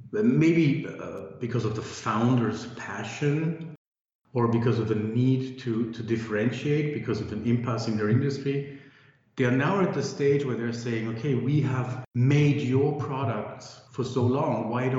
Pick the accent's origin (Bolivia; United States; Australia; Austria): Austria; English is a second language; now in Taiwan; I came from Europe originally. So, yes, from